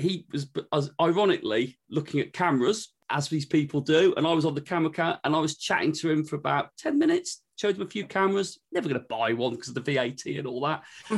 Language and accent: English; Stratford-upon-Avon, West Midlands, United Kingdom; I grew up in Stratford-upon-Avon